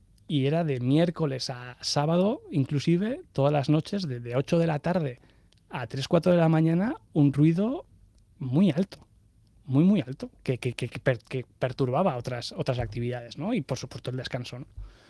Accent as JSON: {"language": "Spanish", "town": "Pamplona", "region": "Navarre", "country": "Spain", "said": "en el centro de Iruña, que es de donde soy"}